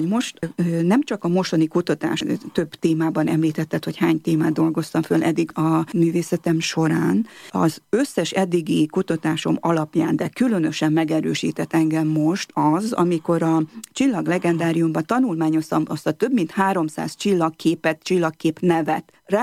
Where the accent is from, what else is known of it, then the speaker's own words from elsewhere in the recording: Transylvania, Romania; Én magam is székely vagyok, mégpedig konok, de büszke székely